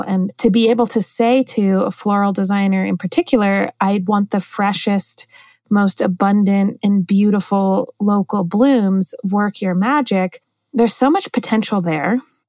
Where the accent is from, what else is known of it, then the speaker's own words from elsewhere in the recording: Baltimore, Maryland, United States; As I told you before our call, I'm from Baltimore.